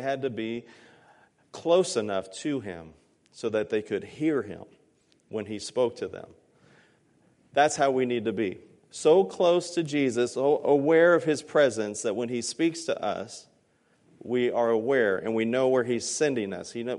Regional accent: Los Angeles, California, United States; I am a city slicker. I grew up in Los Angeles in concrete and buildings. Not a whole lot of donkeys around.

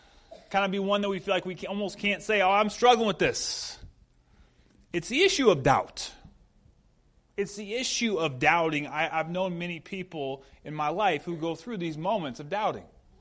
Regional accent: the South, United States; I grew up in the South, so there's this one. Oh, bless their heart.

